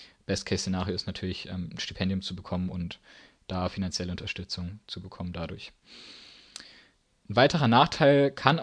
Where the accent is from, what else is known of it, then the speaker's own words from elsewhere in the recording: Baden-Württemberg, Germany; Ich komme jetzt aus Baden-Württemberg, würde ich in Berlin studieren, wäre die Distanz wahrscheinlich noch größer als in London.